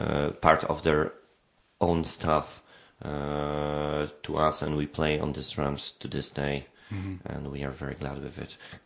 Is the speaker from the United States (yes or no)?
no; Częstochowa, Silesian Voivodeship, Poland; English is a second language; Yes, we are from Częstochowa, all of us, and nobody has got more than 30 minutes by bus to, mm-hmm. to take part in a rehearsal. Częstochowa is a rather big city, so we've got about 250,000 persons, I think.